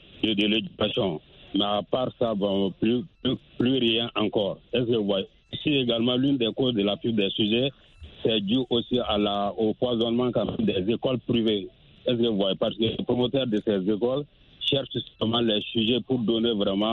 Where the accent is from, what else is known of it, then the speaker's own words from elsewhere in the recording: Mali; Même chez nous, au Mali, par exemple, les épreuves du DEF et du BAC, il y a eu des fuites de sujets